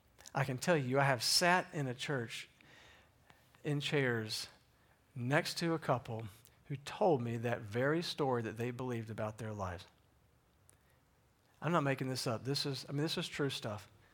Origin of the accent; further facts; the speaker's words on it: Evansville, Indiana, United States; the desire of my heart had been to be able to pastor in the area of my hometown, right? Evansville, Newburgh kind of area, right?